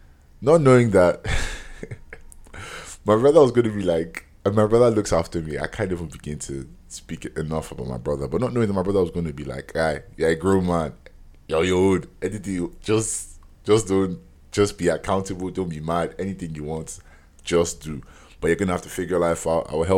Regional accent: Ibadan, Oyo, Nigeria; now in Lagos, Nigeria; my parents actually live in Ibadan. Like, that's where I'm from. I'm from Oyo State, right? I'm proudly from Oyo State. And my parents don't live in Lagos with me, they live in Ibadan. But I'm here with my brother, right?

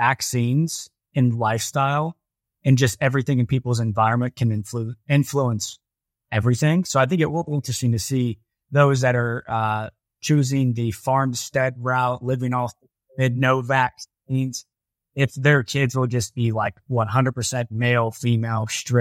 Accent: Ohio, United States; And I'm from Ohio, so.

